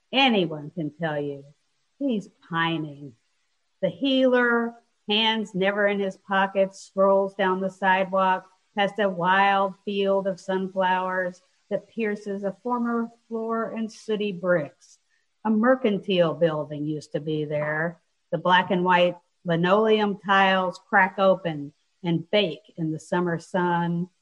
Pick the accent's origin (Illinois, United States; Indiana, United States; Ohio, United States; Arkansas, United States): Arkansas, United States; it is the town I grew up in Arkansas. It's they're all little vignettes from this town in Arkansas that was very small, about 4,000 people, and my family owned the only store in town